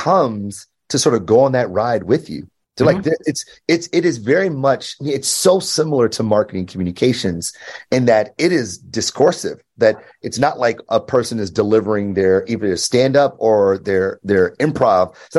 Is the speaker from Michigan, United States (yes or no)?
yes; Detroit, Michigan, United States; So I grew up in Detroit, born and raised.